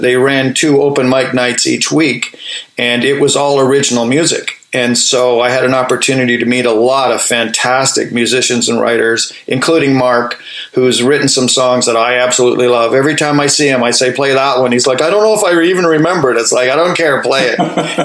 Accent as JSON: {"language": "English", "town": "Kingston", "region": "Ontario", "country": "Canada", "tie": "born or raised there", "lives_now": "Toronto, Canada", "said": "I grew up in Kingston and went to college in Kingston, Queen's University in Kingston. And then I came to Toronto in the early 80s for the film business"}